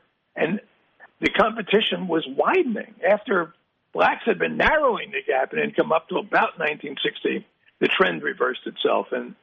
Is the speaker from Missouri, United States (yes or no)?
no; Newark, New Jersey, United States; growing up in the 60s, we thought of ourselves by our ethnicity. I'm Irish. You know, our neighbor was Irish, mostly Irish, Italian. There's a lot of Jews in Newark.